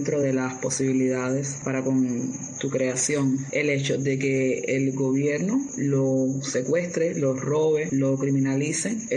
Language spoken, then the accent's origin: Spanish; Cuba; soy artista cubana de Spoken Word, activista por la no discriminación racial dentro de Cuba también